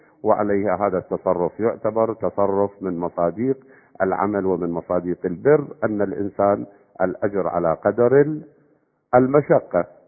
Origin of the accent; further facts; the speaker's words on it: Iraq; إحنا عندنا بالعراق الآن